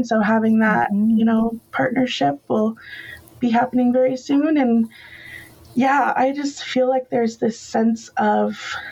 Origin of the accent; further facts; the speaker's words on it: Washington, United States; but I was born and raised in the Colville Confederated Tribes Reservation in the Sampoil Valley.